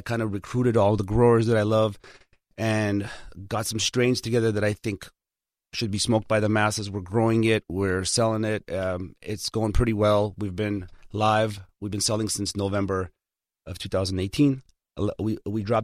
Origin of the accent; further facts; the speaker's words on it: Hollywood, California, United States; It's because I grew up on North Kingsley Drive right here in Hollywood.